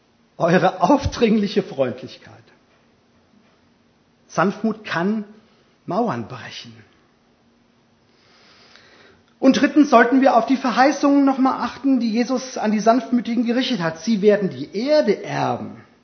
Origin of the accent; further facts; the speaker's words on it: Hesse, Germany; Ich denke da an eine Erfahrung aus meinem Heimatdorf in Hessen.